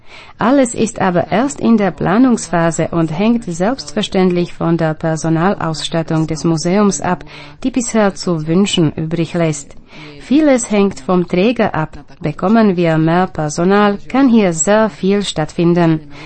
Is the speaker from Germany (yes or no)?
no; Slovakia; Bei uns in der Slowakei beginnt die Ausstellung mit der Ankunft von Kyrill und Method